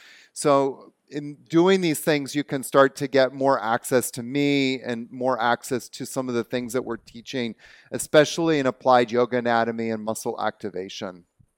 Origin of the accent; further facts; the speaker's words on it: Canada; accent: Canadian; Is my Canadian accent coming out, eh?